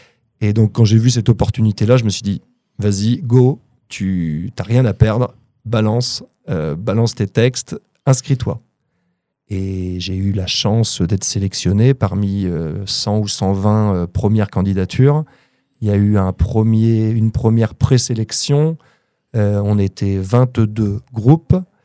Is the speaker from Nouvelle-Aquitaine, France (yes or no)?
yes; Poitiers, Nouvelle-Aquitaine, France; Donc oui, je suis natif de Poitiers, alors qu'il n'est déjà pas une capitale mondiale, qui est déjà la campagne pour beaucoup. Et je travaille et vis dans le monde agricole, dans un petit bled dans le 86 qui s'appelle Verrières.